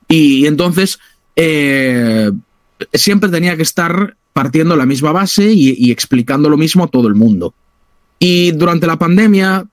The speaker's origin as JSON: {"language": "Spanish", "town": "Santiago de Compostela", "region": "Galicia", "country": "Spain", "tie": "born or raised there", "said": "soy ingeniero informático, nacido y crecido en Santiago de Compostela"}